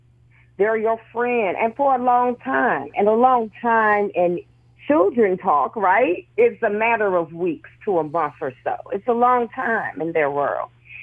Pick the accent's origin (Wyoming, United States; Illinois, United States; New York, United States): Illinois, United States; Chicago; So as a survivor of child sex trafficking and growing up in Chicago, Illinois, I can tell you that everyone knew … growing up